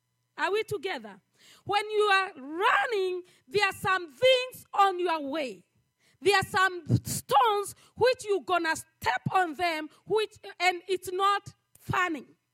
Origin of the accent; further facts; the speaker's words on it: Kenya; When we think about the race, I know we come from Kenya. Hallelujah. I know we are the best runners.